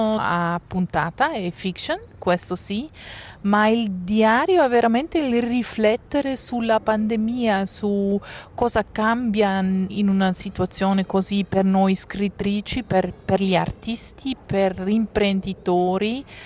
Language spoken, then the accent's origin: Italian; Aargau, Switzerland; Io sono cresciuta in Argovia, sempre vicino da Baden. Abbiamo cambiato tanto il luogo dove abbiamo vissuti perché mio padre lavorava per un'assicurazione e doveva cambiare tanto.